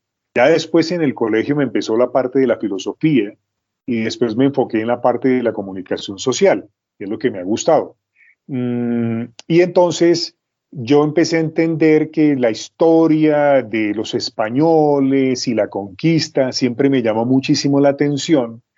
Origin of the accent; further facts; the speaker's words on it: Villavicencio, Meta, Colombia; born there; Yo soy llanero, yo nací en Villavicencio, Meta, Piedemonte llanero.